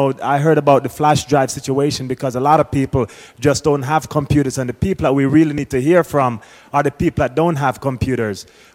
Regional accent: Jamaica; I'm here from Jamaica

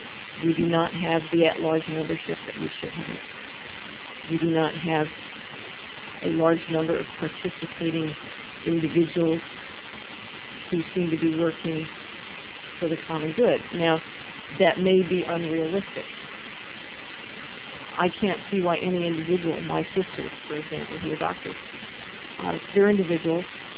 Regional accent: Russia; I come from Russia. In Russia, the government would simply have shut

